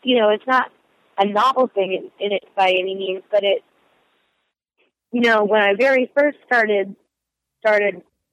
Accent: Bismarck, North Dakota, United States; That's home, yeah. I grew up in Bismarck. My dad's the only person who's still kicking it there.

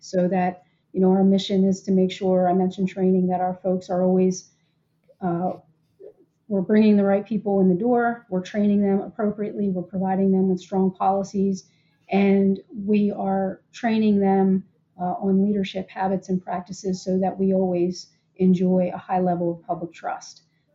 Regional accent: Delaware, United States; We've had critical incidents here in Delaware

